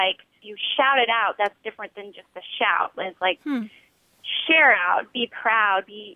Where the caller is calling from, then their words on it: Dallas, Texas, United States; I'm calling from Dallas, Texas.